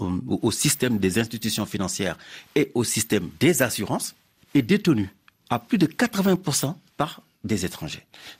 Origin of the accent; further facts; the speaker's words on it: France; also born or lived in Senegal; mon avis, moi, personnel, en tant que Français et Sénégalais